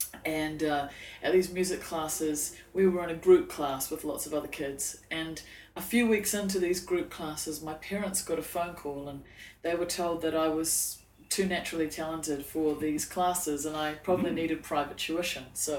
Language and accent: English; Dunedin, Otago, New Zealand; I'm from New Zealand. So this is where I grew up, right down in the bottom of New Zealand, in the cold, cold south, in a place called Dunedin, which is a very Scottish town.